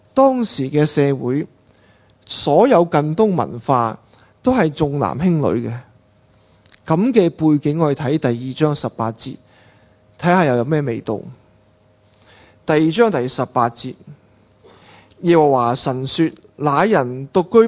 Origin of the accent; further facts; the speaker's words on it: Hong Kong; 我们香港人